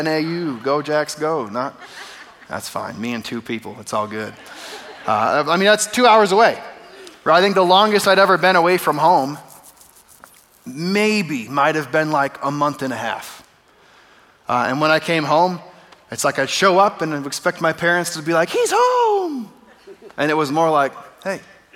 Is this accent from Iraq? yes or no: no; Phoenix, Arizona, United States; I mean, I grew up here in Phoenix